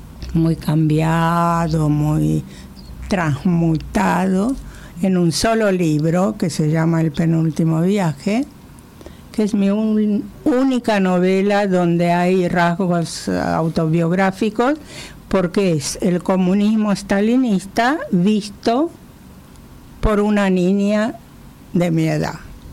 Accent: Romania; moved away; also born or lived in Italy; yo la primera vez que conocí París fue cuando salí con mis padres de Rumania, en ese exilio que era un viaje para siempre, y entonces nos fuimos en tren de Bucarest a París.

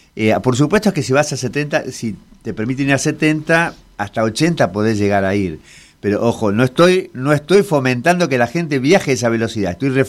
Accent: Argentina; Otra cosa que me llama la atención como argentino es

